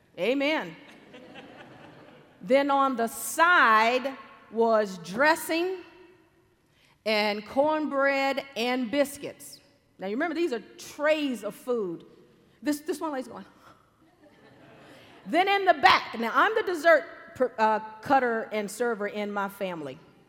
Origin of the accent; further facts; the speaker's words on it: North Carolina, United States; Now, I'm from North Carolina, so barbecue is not a method the way you cook. It's actually pork chopped up.